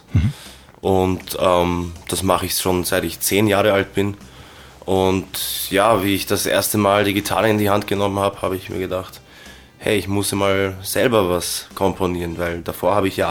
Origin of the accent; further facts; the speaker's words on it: Vienna, Austria; Ja, ich bin in Wien geboren, aufgewachsen und bin auch hier in die Schule gegangen.